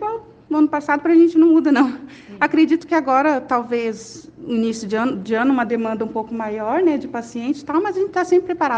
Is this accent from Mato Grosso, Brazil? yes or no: no; Dracena, São Paulo, Brazil; now in Rolândia, Brazil; tenho 34 anos e estou no quinto ano de odontologia. Eu sou da cidade de Rolândia, né? Sou natural de Dracena, interior de São Paulo. Atualmente moro em Rolândia